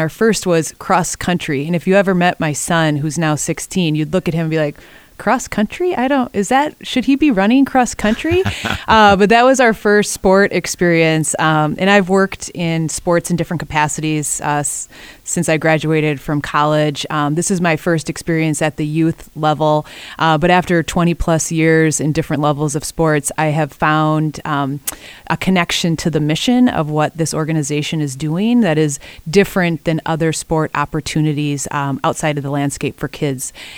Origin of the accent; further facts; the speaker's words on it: Wisconsin, United States; now in St. Paul, United States; So I consider myself a transplant to St. Paul. I'm originally from Wisconsin.